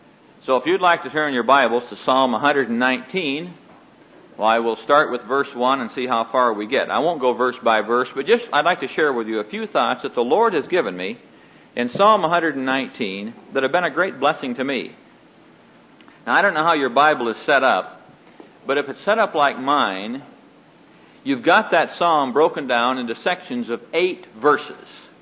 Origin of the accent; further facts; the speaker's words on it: Neola, Iowa, United States; I was born in Persia, Iowa, and raised down here in Neola.